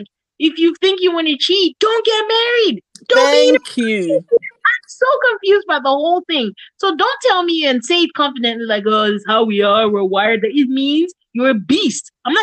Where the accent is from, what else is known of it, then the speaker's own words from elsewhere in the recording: Nigeria; But I'm Nigerian, so I probably have.